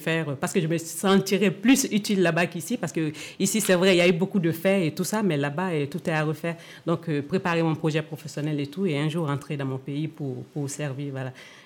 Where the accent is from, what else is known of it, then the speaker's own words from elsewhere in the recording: Guinea; moved away as an adult; now in France; Oui, je viens de la Guinée-Conakry.